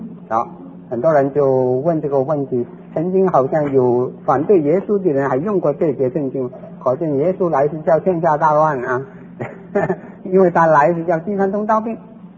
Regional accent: China; 我们中国人来说，在中国大陆的已经有很多我们亲戚朋友

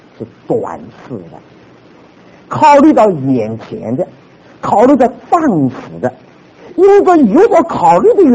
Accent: China; 我们中国的同学或者我们中国人，我们常常犯到这个的毛病

